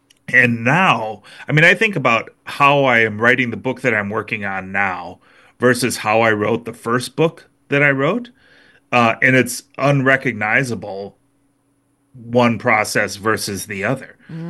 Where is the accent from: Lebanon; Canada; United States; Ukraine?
United States; Minnesota; I mean, I'm a Minnesotan after all, it's always been its own thing.